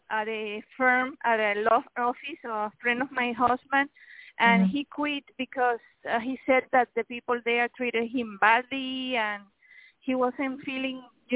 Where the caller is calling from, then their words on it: Miami, Florida, United States; I'm calling from Miami.